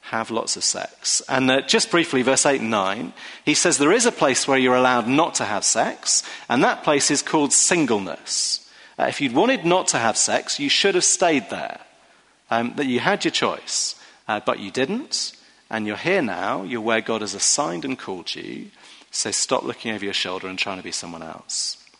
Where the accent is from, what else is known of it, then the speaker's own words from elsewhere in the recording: United Kingdom; Now, as a British person with a young female GP, I assure you, I would not have wanted to be in that GP's room.